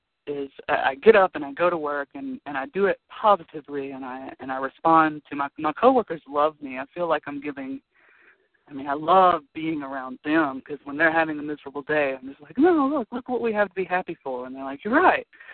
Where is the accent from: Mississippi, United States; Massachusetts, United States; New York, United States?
Mississippi, United States; I'm from Mississippi.